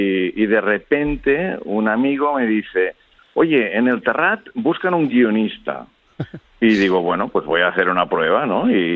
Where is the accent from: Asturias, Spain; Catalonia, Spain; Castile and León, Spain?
Catalonia, Spain; Taradell; estaba en la radio de mi pueblo, en Radio, sí, Taradell